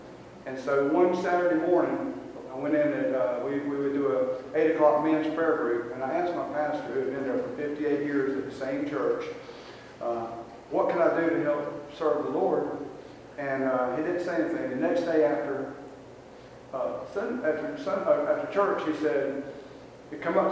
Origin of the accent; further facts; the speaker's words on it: New Bern, North Carolina, United States; I'm from New Bern, North Carolina, which is about 30 miles from the ocean.